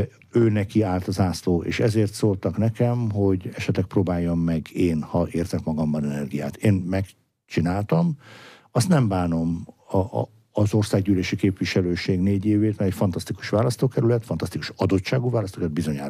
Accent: Veszprém, Veszprém County, Hungary; akkor a szülővárosom Veszprém készült arra, hogy Európa kulturális fővárosa legyen

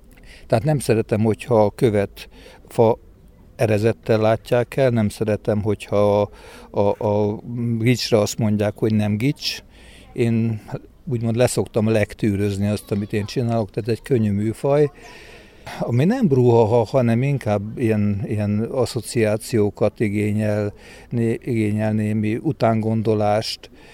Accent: Veszprém, Veszprém County, Hungary; born there; tehát én már Veszprémben születtem, de nagyon sok szál költ vissza Debrecenhez, és hát reformátusnak vagyok köröztölve.

